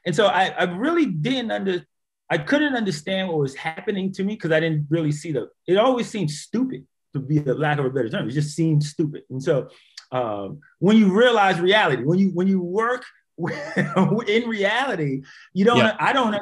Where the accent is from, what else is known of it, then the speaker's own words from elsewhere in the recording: New York City, New York, United States; I'm originally from Harlem, New York. I was actually born in Harlem Hospital.